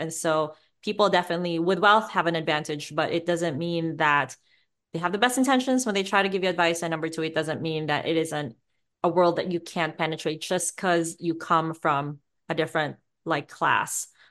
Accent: Philippines; I'm Asian, I'm Filipino, we're Catholics.

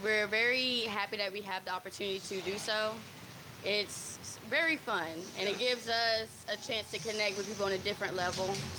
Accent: Charlotte, North Carolina, United States; Charlotte, North Carolina.

